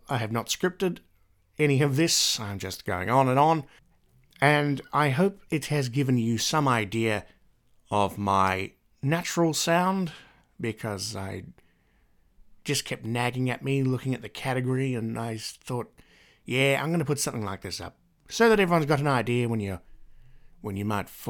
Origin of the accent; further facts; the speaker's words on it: Melbourne, Victoria, Australia; I'm from Melbourne in Victoria, and for those of you who don't know or who are outside Australia